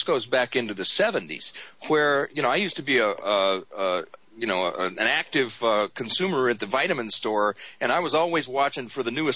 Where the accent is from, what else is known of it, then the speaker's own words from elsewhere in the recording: United States; I'm embarrassed to be an American, to have my name as an American tied to some of the atrocities that these people are doing.